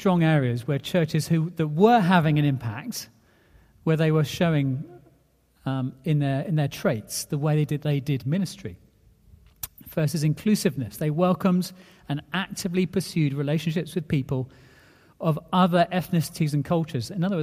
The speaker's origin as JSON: {"language": "English", "country": "United Kingdom", "said": "None of us as white British people like to be found ignorant."}